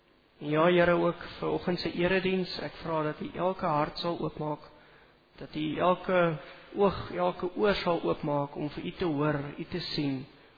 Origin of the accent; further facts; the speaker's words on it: Namibia; also born or lived in Northern Cape, South Africa; Ek kom van Namibia af, my familie bly nog daar, eers Noord-Kaap en toe Namibia toe getrek.